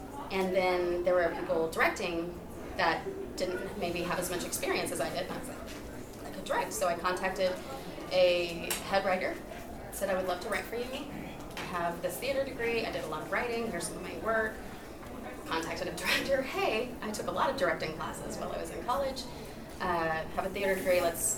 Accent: Oklahoma, United States; because we lived out in the country. Hence Ellie, I'm from Oklahoma.

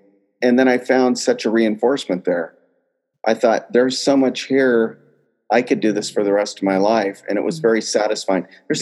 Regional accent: Eugene, Oregon, United States; So yeah, I grew up in Eugene, and it was an amazing time for me.

